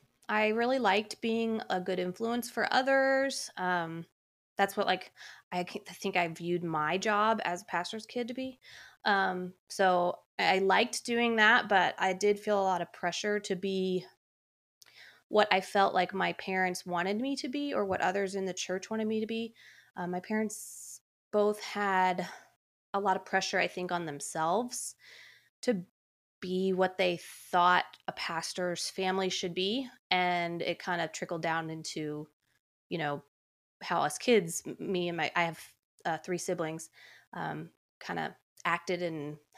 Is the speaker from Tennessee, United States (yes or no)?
no; Columbus, Ohio, United States; also born or lived in Cincinnati; Well, when I was in kindergarten, we moved to Columbus. I was born in Cincinnati.